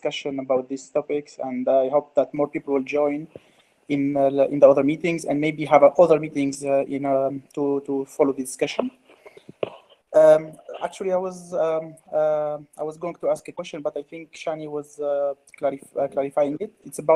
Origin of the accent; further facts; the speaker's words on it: Tunisia; English is a second language; from Tunisia.